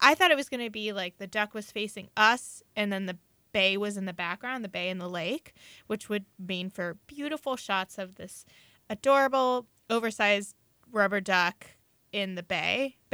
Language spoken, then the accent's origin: English; Erie, Pennsylvania, United States; I grew up in Erie, never been to Tall Ships, and still thought it was really cool.